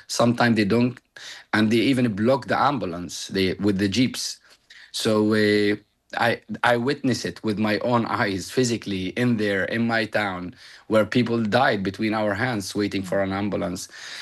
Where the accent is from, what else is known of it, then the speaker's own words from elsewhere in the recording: Palestine; Well, for me, I know about this because I grew up in Palestine.